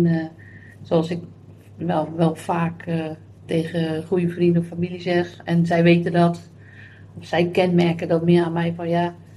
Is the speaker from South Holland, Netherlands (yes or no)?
yes; Rotterdam, South Holland, Netherlands; born there; ik ben gewoon in Rotterdam geboren.